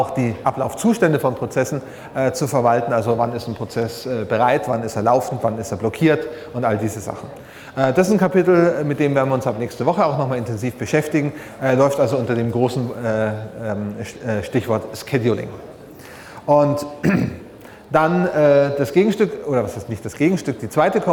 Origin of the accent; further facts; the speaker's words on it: Bavaria, Germany; Also als Franke kann man sich das ganz leicht merken.